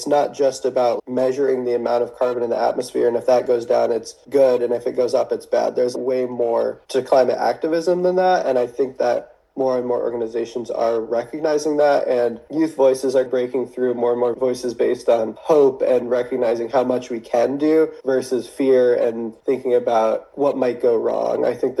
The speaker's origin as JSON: {"language": "English", "town": "Bar Harbor", "region": "Maine", "country": "United States", "tie": "born or raised there", "moved": "yes", "said": "I'm originally from Bar Harbor, and I think growing up near Acadia National Park really opened my eyes to the importance of the environment. When I left the state and traveled around a little bit"}